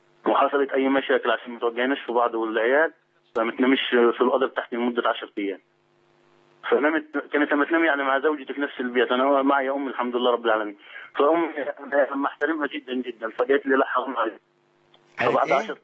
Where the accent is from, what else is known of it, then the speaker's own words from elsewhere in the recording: Upper Egypt, Egypt; يعني انت عارف احنا من الصعيد